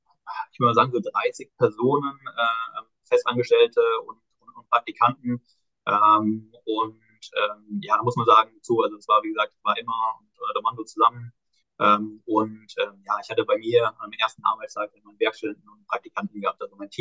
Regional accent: Hesse, Germany; Ich komme aus dem Frankfurter Raum

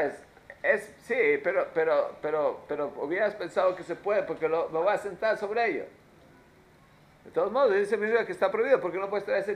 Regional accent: Mexico; Ahí decían cuando yo estaba creciendo en México que Acapulco es un lugar muy santo.

